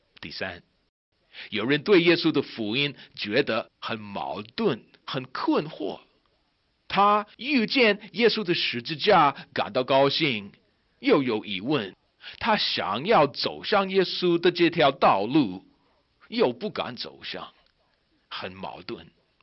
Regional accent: United States; Chinese is a second language; also born or lived in Asia; 身为美国人的我，住在亚洲的时候

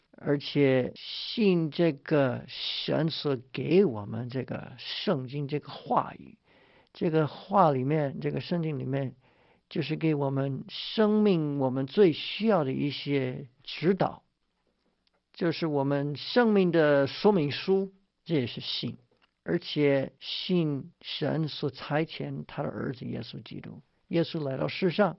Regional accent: United States; Chinese is a second language; 你看我是老美，他们是老中，能够有这种分享是很了不起

